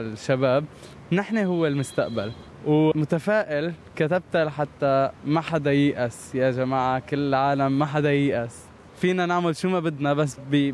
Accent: Aleppo, Aleppo Governorate, Syria; also born or lived in Beirut; now in Australia; فطلعنا أنا وأهلي، أنا وعائلتي، من حلب على بيروت على لبنان، وعشنا هونيك فترة 4 سنين.

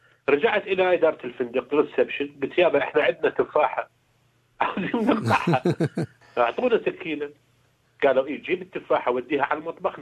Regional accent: Iraq

